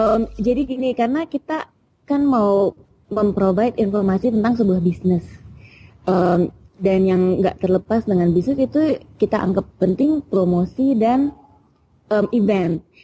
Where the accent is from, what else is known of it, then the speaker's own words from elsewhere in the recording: Jakarta, Indonesia; also born or lived in United States; saya sebagai orang Jakarta yang memang tuh mungkin kan saya nggak besarnya di Jakarta, saya dulu sekolah di Amerika.